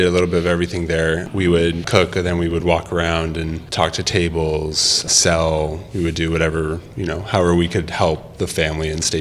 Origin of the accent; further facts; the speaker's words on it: California, United States; I came from the Bay Area.